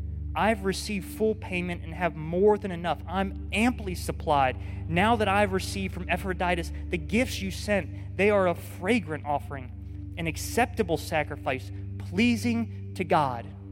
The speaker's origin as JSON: {"language": "English", "region": "Georgia", "country": "United States", "said": "We're not going to back down just because we're from the North Georgia mountains."}